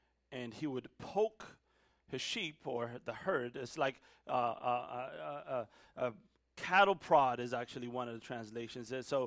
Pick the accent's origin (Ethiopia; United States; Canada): Ethiopia; But when I was younger, growing up in Ethiopia, every summer break, my dad would send me to my uncle's.